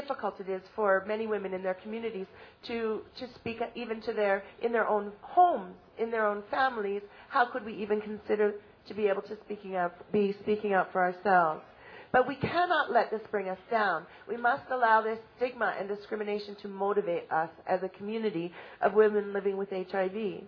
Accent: Canada; and I'm from Canada.

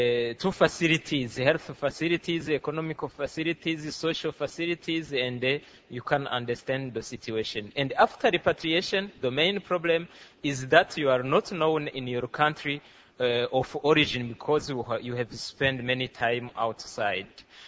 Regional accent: Burundi; first language French; English is a second language; moved away; also born or lived in Tanzania; I am going to try to speak in English, but you are going to excuse me because my first language is not English, but French. As she said, I am a Burundian from, I am Burundian, and I used to be a refugee since 1996 in the western of Tanzania.

